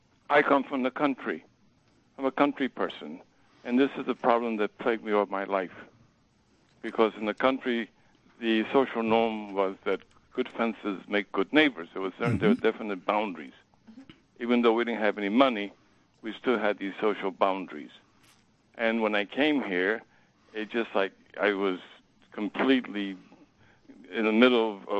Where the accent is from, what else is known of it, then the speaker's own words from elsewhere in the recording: New York City, New York, United States; I grew up in Harlem.